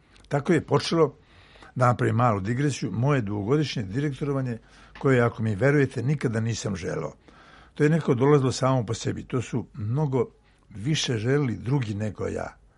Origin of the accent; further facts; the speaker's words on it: Trnava, Moravica District, Serbia; born there; Rođen sam u Trnavi kod Čačka, jednom od ne samo najpitomijih i najlepših sela zapadne Srbije